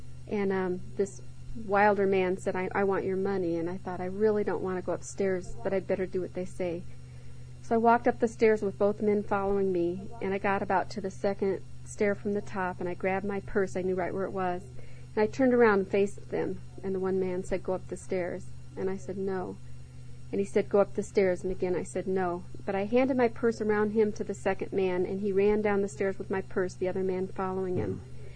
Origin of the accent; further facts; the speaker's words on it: Chicago, Illinois, United States; Well, I grew up in Chicago.